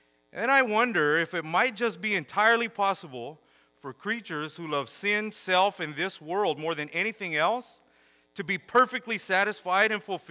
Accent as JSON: {"language": "English", "town": "Selma", "region": "California", "country": "United States", "tie": "born or raised there", "said": "I am from Selma. Selma's my hometown, but Visalia is basically just as much of a hometown. All my mom's family's from here."}